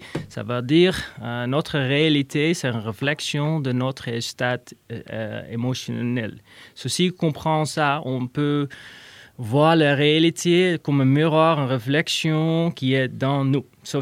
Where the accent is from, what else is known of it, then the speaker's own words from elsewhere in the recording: Netherlands; French is a second language; Alors j'ai fait mon éducation aux Pays-Bas et je suis néerlandaise, en fait.